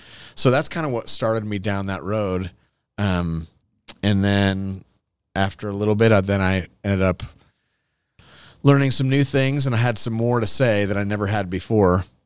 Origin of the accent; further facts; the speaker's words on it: California, United States; now in Nashville, United States; I'm from Orange County, California.